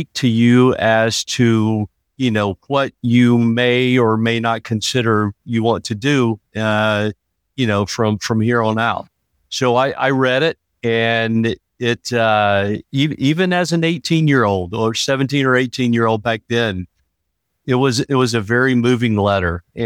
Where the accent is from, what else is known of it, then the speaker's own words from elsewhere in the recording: Lincolnton, Georgia, United States; also born or lived in Fort Rucker, Alabama; Well, originally I was born at Fort Rucker as a military brat. And I unfortunately am a Gold Star son. So shortly after my dad was shot down and killed in Vietnam, my mom, sister, and myself moved back to Lincolnton, Georgia, stayed there for a little bit